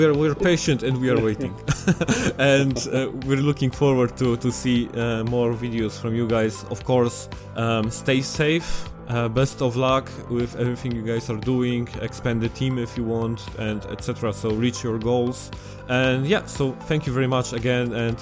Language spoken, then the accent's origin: English; Poland; accent: Polish; English is a second language; No, if they can cope with my Polish accent, they can cope with your French accent.